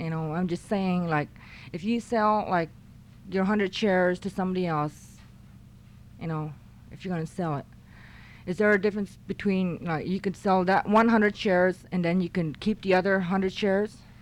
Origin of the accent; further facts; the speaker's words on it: Unalaska, Alaska, United States; I'm from Unalaska.